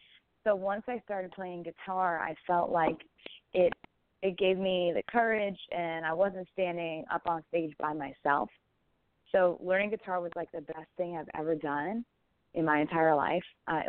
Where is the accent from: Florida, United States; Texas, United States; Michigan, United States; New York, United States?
New York, United States; now in Nashville, United States; I'm now in Nashville, Tennessee. I'm from New York, but I decided to move to Nashville to further my music career